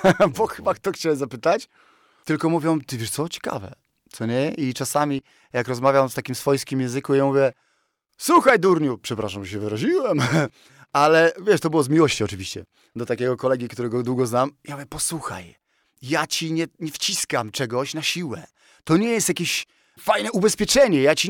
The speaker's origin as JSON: {"language": "Polish", "town": "Szczecin", "region": "West Pomeranian Voivodeship", "country": "Poland", "also_born_or_lived": "Warsaw", "said": "jestem ze Szczecina i tam mieszkałem częściowo w Szczecinie czy w Warszawie, znam bardzo dużo ludzi."}